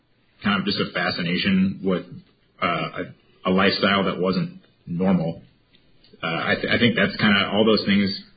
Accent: Twin Cities, Minnesota, United States; Born and raised in the Twin Cities area in Minnesota. So, it's where I live now, too, but I spent my whole life here.

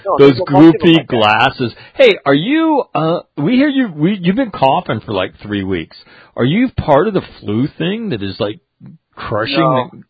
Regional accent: United States; I'm like, I'm American. I don't go there. What? Yeah, I don't celebrate that. Je suis American.

